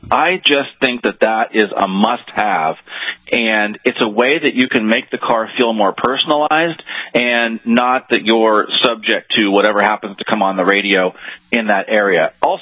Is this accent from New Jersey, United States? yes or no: no; California, United States; When I was a kid, we used to call them earthquake kits because I grew up in California.